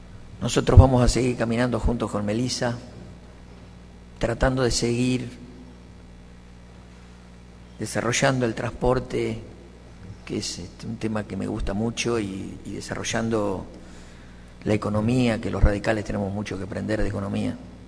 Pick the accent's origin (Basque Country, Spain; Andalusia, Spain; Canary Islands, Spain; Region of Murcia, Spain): Basque Country, Spain; él dice que soy un vasco cabrón, y es cierto.